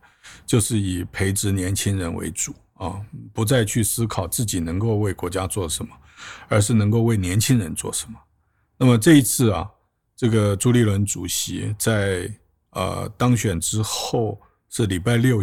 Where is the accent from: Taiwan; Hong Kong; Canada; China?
Taiwan; moved away as an adult; also born or lived in United States; 这个我在台湾出生长大，大学毕业以后接着念研究所，然后再当兵。我一退伍马上就到了美国去，当时完全没有想到会在美国一待就15年